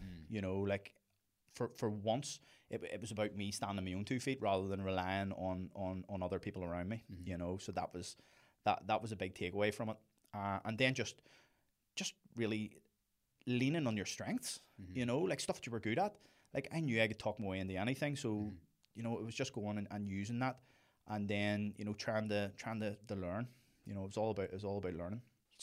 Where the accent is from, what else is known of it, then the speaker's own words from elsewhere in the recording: Ireland; now in London, United Kingdom; being an Irish fella in London who had worked in the bars